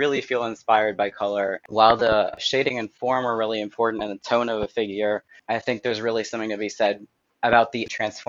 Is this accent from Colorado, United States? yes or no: no; Oakland, California, United States; moved away; So I started out in a liberal suburb of Oakland, California, and I made my way all the way east, kind of to just start a new path for myself.